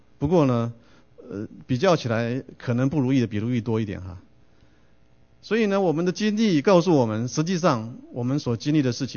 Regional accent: China; 我们中国人哈，常常在逢年过节的时候呢，都会彼此问候哈

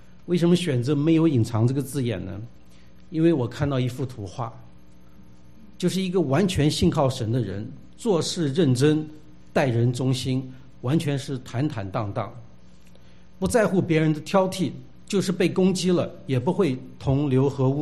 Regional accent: China; 我们从大陆来的特别明白这一点。

